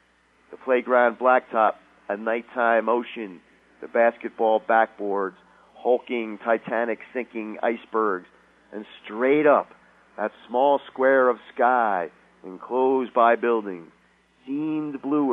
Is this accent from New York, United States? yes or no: yes; New York, United States; growing up in New York and being the oldest was really interesting